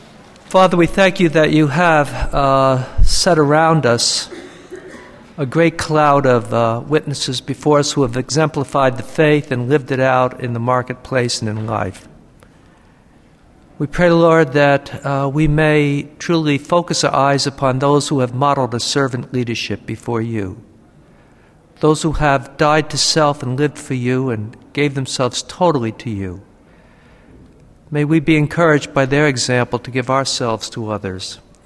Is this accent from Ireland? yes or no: no; United States; now in Canada; I'm becoming a Canadian citizen, though they've changed all their forms. I have to start all over again. But I still know more about American history, having grown up in the United States.